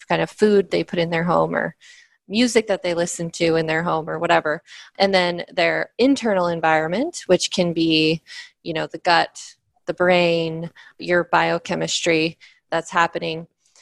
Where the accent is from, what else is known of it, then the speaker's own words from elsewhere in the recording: Reno, Nevada, United States; I do wear it when I'm on the West Coast, especially my hometown of Reno, where it's like the sun is just so bright